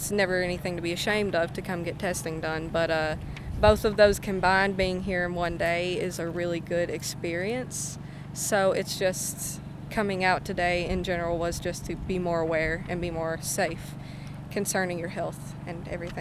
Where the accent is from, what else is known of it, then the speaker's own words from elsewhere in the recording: Whitesburg, Kentucky, United States; I'm 18 and I'm from Whitesburg, Kentucky.